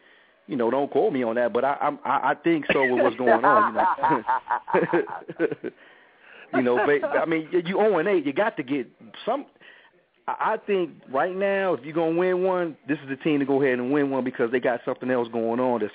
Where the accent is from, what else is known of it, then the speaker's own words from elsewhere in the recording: Cleveland, Ohio, United States; I'm a Buckeye, man. I'm from Cleveland, man. Born and raised, man.